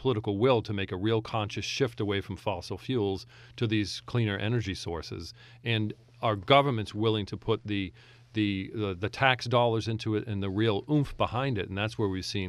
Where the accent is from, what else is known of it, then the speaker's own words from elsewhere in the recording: Massachusetts, United States; I grew up just outside of Boston.